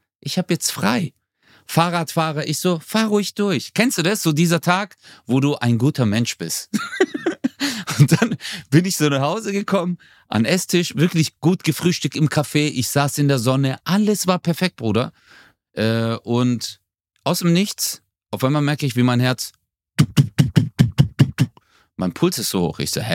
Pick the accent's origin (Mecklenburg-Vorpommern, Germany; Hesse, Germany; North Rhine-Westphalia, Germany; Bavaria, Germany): North Rhine-Westphalia, Germany; Gelsenkirchen; Und ich bin ja in Gelsenkirchen aufgewachsen.